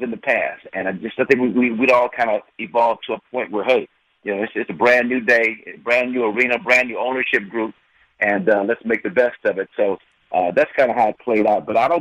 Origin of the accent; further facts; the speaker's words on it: Los Angeles, California, United States; I'm from Los Angeles